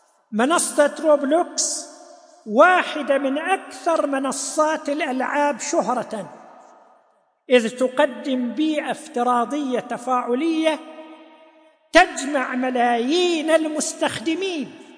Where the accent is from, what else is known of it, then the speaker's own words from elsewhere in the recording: Saudi Arabia; الحمد لله، بلادنا المملكة العربية السعودية أطلقت مبادرة رائدة